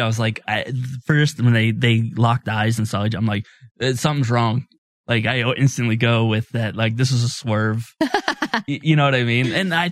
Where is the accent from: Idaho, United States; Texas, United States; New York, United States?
New York, United States; born there; For me, it's like I was born in New York. I still say I'm from New York. I haven't lived in New York in over 20 years.